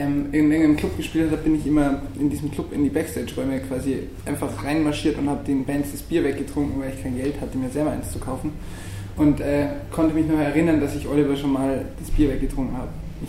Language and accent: German; Bavaria, Germany; now in Munich, Germany; ich komme auch nicht aus München, ich komme direkt von der österreichischen Grenze und ich bin nach München gekommen